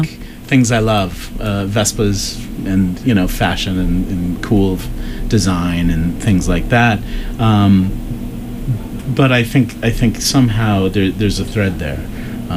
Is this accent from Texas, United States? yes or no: no; Pennsylvania, United States; as a angsty teenager growing up in Western Pennsylvania on the mighty banks of the Ohio